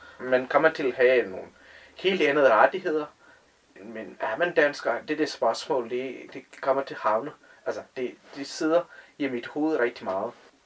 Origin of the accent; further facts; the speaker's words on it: India; Danish is a second language; now in Denmark; Den religion er fuldstændig forbundet med din identitet i Indien, hvor jeg kommer fra. Jeg elskede den identitet som tamil, men alle andre identitet som inder, det er ikke noget, som jeg er brændt for.